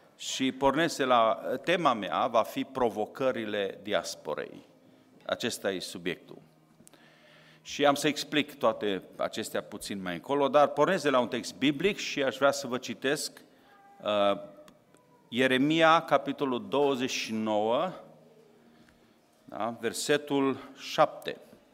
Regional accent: Satu Mare County, Romania; born there; also born or lived in Oradea; now in Timișoara, Romania; Tata, mama s-au născut în zona Dejului, a Bistriței. Eu m-am născut lângă Satu Mare, apoi 40 de ani am trăit în Oradea. Toți copiii mei, 6 la număr, s-au născut în Bihor, în Oradea. Și așa mă simt, mai bihorean decât bănățean.

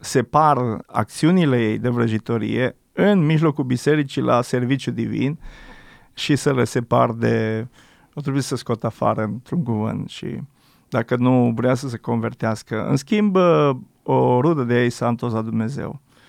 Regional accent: Alba County, Romania; în timp ce și orașul meu natal, în Alba, cam aceeași perioadă.

